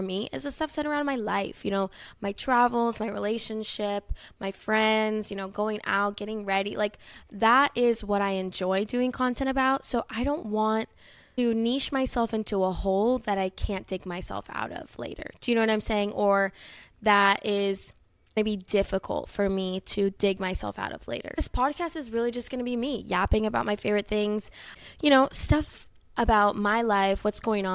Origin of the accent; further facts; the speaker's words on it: Florida, United States; I grew up in South Florida.